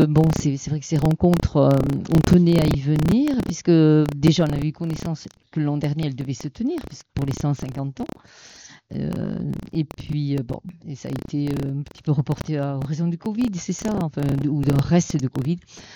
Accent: Bordeaux, Nouvelle-Aquitaine, France; nous venons de Bordeaux, France, voilà, et puis, de Bordeaux, France, et nous sommes venus dans un petit fourgon

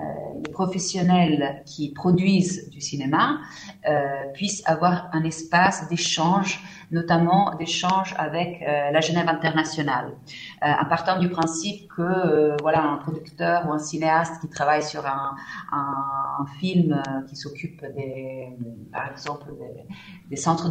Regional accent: Italy; French is a second language; moved away as an adult; now in Switzerland; Alors, oui, donc moi je suis italienne, je suis arrivée en Suisse en 2001

